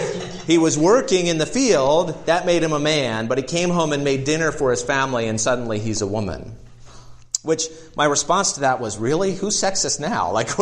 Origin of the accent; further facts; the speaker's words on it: Baltimore, Maryland, United States; where I grew up in Baltimore, people didn't use guns to shoot deer.